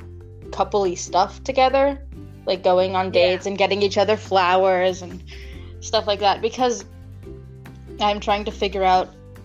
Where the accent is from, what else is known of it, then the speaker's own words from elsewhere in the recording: United States; moved away; I used to live in the United States. I am American, and my family moved here, I think, almost 7.5 years ago.